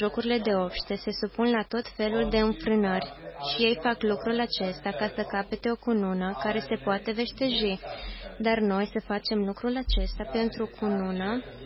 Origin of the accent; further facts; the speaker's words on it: Ludwigshafen, Rhineland-Palatinate, Germany; now in Canada; Provin din adunarea din Ludwigshafen, din Germania. Acolo am crescut. Anul trecut m-am mutat în Canada